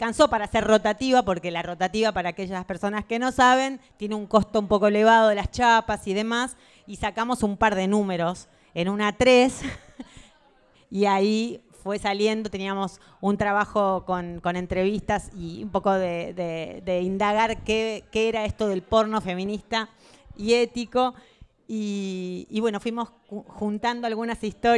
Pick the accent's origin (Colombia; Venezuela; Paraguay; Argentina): Argentina; now in Barcelona, Spain; no solamente aquí en Barcelona, en España, y desde el otro lado del Atlántico, donde soy nativa, desde Argentina.